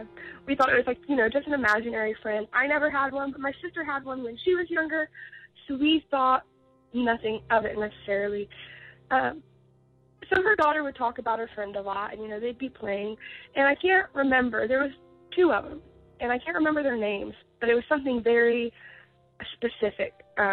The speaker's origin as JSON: {"language": "English", "region": "Indiana", "country": "United States", "said": "I'm from Indiana."}